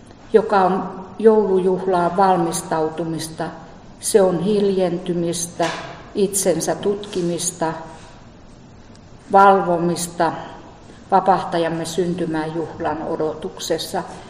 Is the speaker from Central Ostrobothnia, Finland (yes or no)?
yes; Kälviä, Central Ostrobothnia, Finland; mä aina käläviäläiseksi itteni tunneen. Ja kun Kuntaliitos tuli, niin musta tuli taas käläviäläinen. Että kyllä mä niin juuriltani on täältä, että sydän on täällä. Vaikka tuo kaupunki onkin mun kotipaikka ollut.